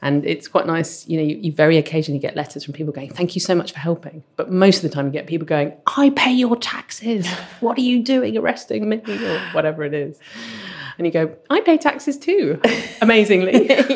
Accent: London, United Kingdom; And I'm kind of a Londoner, kind of born and bred in London, but we moved a lot because my dad's career.

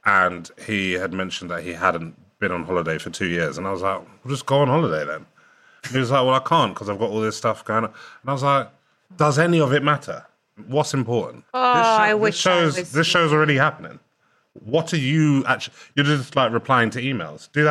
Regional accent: East Ham, London, United Kingdom; I am a Londoner, yeah.

